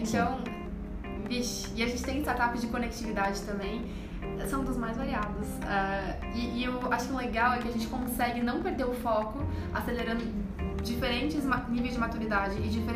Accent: Curitiba, Paraná, Brazil; Eu sou de Curitiba, né? Então, São Paulo é uma cidade agitada para um curitibano.

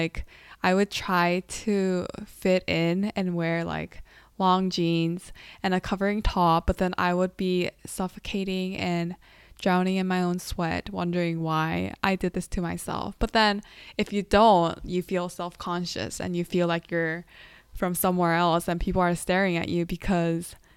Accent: South Korea; I was so used to seeing like babies bundled up all year round because I grew up in Korea.

